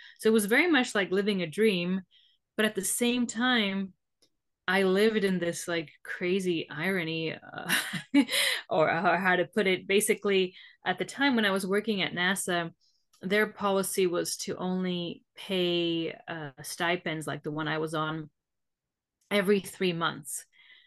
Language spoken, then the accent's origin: English; Slovakia; English is a second language; that became my nickname in my home country, Slovakia.